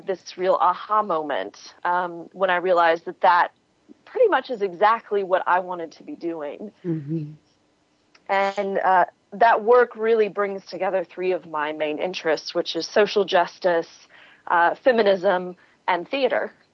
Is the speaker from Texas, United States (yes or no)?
yes; Dallas, Texas, United States; also born or lived in Austin / Chicago / London; I was living in Austin. I grew up in Dallas. I grew up in South Dallas in Oak Cliff, and then moved to Austin after I got my bachelor's degree